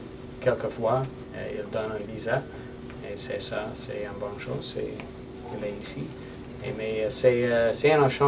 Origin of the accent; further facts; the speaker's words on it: Canada; French is a second language; Mais je suis un Canadien, un musicien de la rue, un musicien ordinaire.